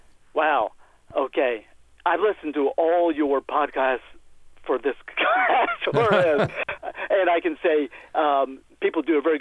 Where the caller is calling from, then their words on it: Knoxville, Tennessee, United States; Well, right now in Knoxville, Tennessee.